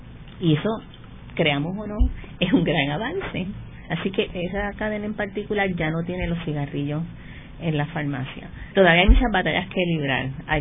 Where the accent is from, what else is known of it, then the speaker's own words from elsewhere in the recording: Seattle, Washington, United States; born there; son de Seattle, Washington, donde yo nací